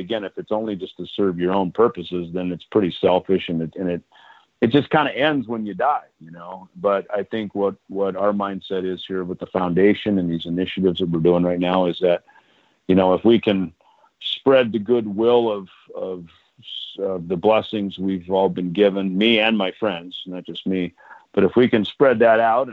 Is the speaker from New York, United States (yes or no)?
no; Minnesota, United States; When I was growing up, and certainly in a rural area like Minnesota, I lived on a farm. I mean, I was 3 hours from Minneapolis